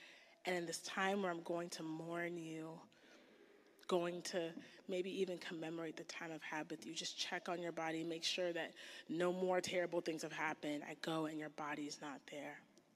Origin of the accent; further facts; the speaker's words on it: North Carolina, United States; also born or lived in Texas; I came from North Carolina, then Texas, and pollen.